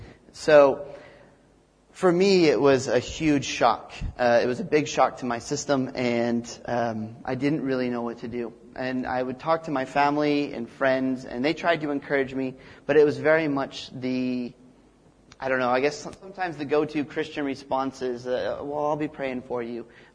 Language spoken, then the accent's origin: English; Texas, United States; So I grew up in Texas, which is the greatest state in the United States of America.